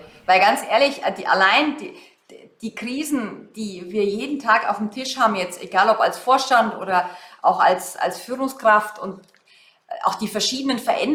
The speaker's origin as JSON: {"language": "German", "country": "Germany", "said": "da tun wir uns als Deutsche übrigens auch schwer"}